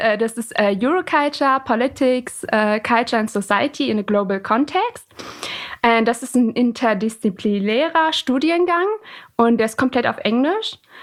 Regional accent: Eifel, Germany; Ich bin in Eifel geboren und ich habe eine Schwester, die ist, ich muss immer selber überlegen, die ist 23. Mein Bruder, der ist schon 22 und wir sind alle drei in Eifel geboren.

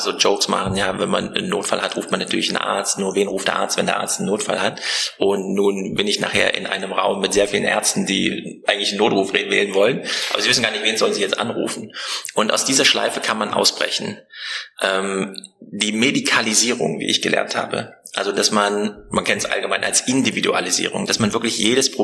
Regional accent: Erfurt, Thuringia, Germany; Jetzt bin ich heute in Erfurt, hier unter den Betriebsärzten, und das ist auch meine Heimat.

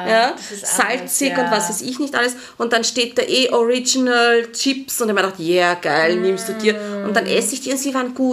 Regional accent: Austria; das, was mir als Österreicher oder eben Deutscher oder Europäer, sagen wir mal Europäer, fehlt, du kannst das Wasser nicht aus der Leitung trinken.

